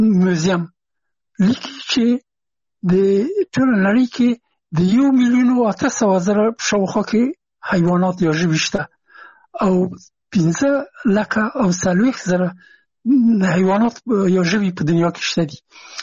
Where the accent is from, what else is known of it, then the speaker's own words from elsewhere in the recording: Afghanistan; هغه زه نه پېژندلم چې زه هم افغان یم، ما ته یې نه پېژنده چې افغان یم.